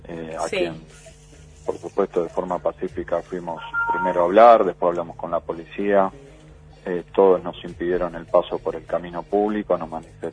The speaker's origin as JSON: {"language": "Spanish", "town": "Quilmes", "region": "Buenos Aires Province", "country": "Argentina", "said": "Yo soy de Quilmes, del conurbano bonaerense."}